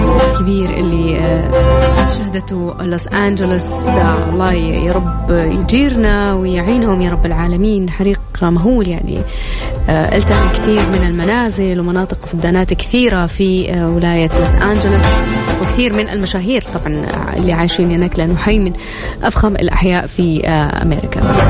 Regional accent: Saudi Arabia; أنا من السعودية بس

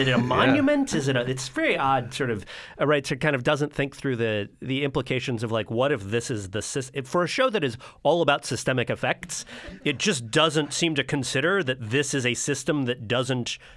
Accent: Florida, United States; It was shot just a few miles from where I grew up in Florida, in this kind of weirdly super planned town.

